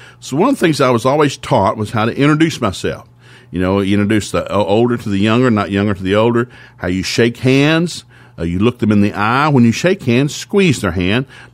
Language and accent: English; Tennessee, United States; So we grew up in East Tennessee in the Appalachian Mountains. I love the mountains.